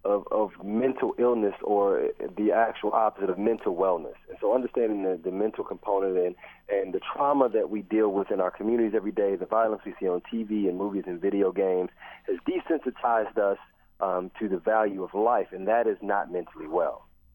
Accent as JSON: {"language": "English", "town": "Chicago", "region": "Illinois", "country": "United States", "said": "I'm originally from Chicago, which is a city that has led the country in violence for several years now"}